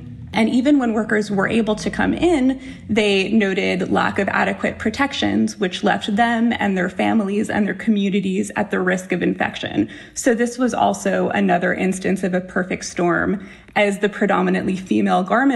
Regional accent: United States; the United States, which is not only my home country

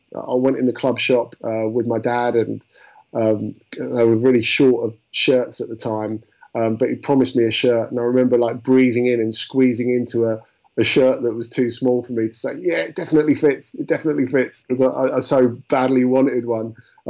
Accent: London, United Kingdom; I grew up in Southeast London, actually.

